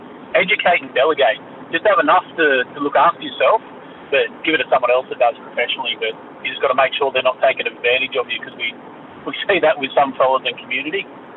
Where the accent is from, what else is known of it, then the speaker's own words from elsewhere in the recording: Tamworth, New South Wales, Australia; I grew up in Tamworth with the Gummeroy fellas.